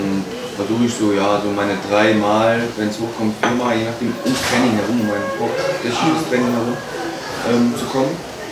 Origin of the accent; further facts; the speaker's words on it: Aachen, North Rhine-Westphalia, Germany; Genau, also … ich bin 29 Jahre alt. Ich bin aus Aachen selber auch, bin auch hier geboren